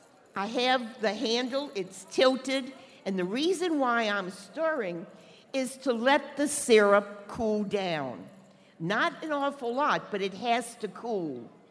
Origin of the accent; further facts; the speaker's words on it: New Orleans, Louisiana, United States; Welcome, everyone. Welcome to my hometown, La Nouvelle Orléans.